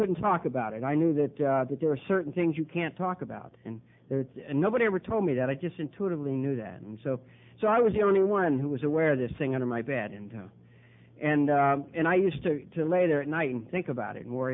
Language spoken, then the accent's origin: English; Ireland; I'm the second child. The eldest son in a family of 11 children. I'm Irish.